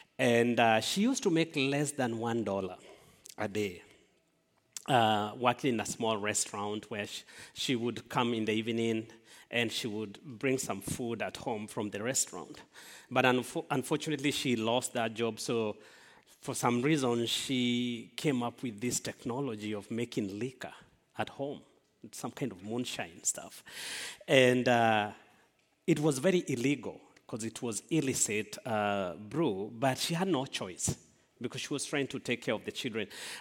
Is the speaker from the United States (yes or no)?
no; Kenya; So I was born and raised in Kenya. We speak Swahili language.